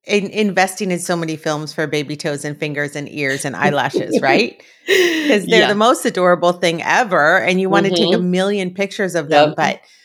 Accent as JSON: {"language": "English", "town": "Los Angeles", "region": "California", "country": "United States", "tie": "born or raised there", "said": "Okay. Now, I grew up in Los Angeles, and I wasn't like connected directly to the entertainment industry"}